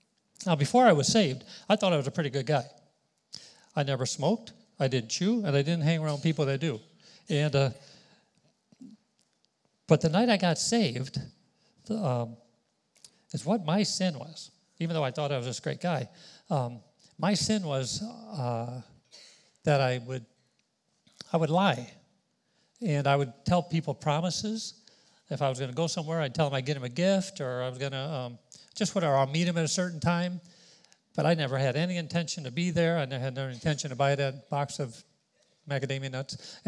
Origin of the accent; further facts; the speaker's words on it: Wahiawa, Hawaii, United States; not only that we'll know we're from Hawaii or we know we're from Wahiwa, we're going to know we're Christians.